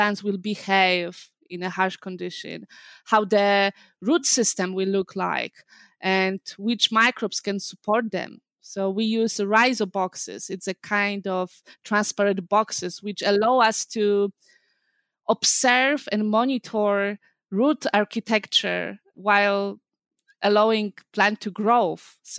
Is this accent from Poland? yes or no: yes; Poland; English is a second language; moved away as an adult; now in Tucson, United States; Yes, that's unbelievable, but I'm here in Tucson. I came from Poland.